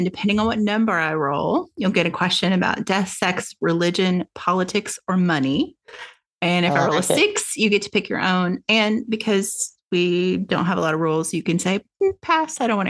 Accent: the South, United States; Well, and I think there is something, you know, growing up in the South, that, you know, you do kind of, like, the food is very simple.

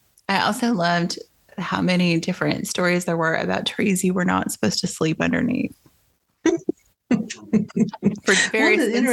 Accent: Tennessee, United States; And I think there's a picture of all of us as when we lived in that house as young children in that tree.

